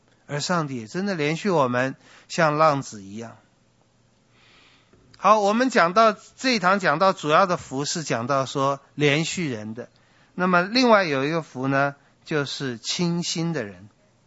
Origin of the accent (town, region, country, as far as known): Taiwan